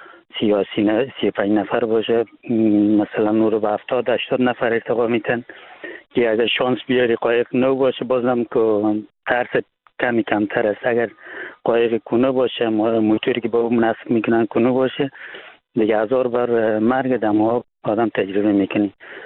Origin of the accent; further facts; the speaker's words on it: Afghanistan; now in France; مسیرهای که ما از افغانستان طی کردیم، ما آمدیم از مرز پاکستان و ایران و تو ترکیه